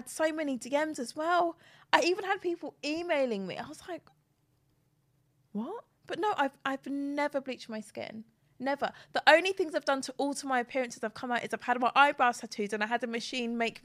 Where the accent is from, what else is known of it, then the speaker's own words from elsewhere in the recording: Cockfosters, London, United Kingdom; Honestly, if I want to sound one way, I'll say North London. If I want to sound another way, I'll say I'm from Cockfosters in Hertfordshire.